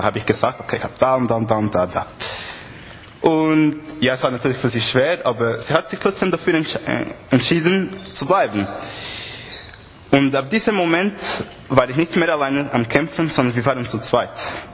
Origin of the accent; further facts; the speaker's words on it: Portugal; German is a second language; Wir haben bei uns in Portugal, ich weiß nicht, wer von euch kennt, Youth in Mission, also diesen Kongress. Aber wir haben etwas Ähnliches in Portugal.